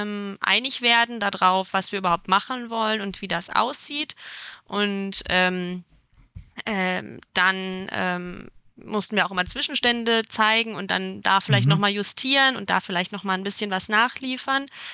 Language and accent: German; Mülheim, North Rhine-Westphalia, Germany; now in Essen, Germany; Also ich komme nämlich aus Mülheim und war auch immer viel in Essen in der Jugend und wohne ja jetzt auch in Essen.